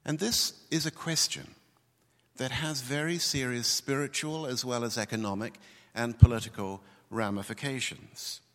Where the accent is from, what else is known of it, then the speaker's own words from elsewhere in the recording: New Zealand; moved away as an adult; now in United Kingdom; my cultural bias is, as a New Zealander who from the age of 22 lived all of his adult life in the United Kingdom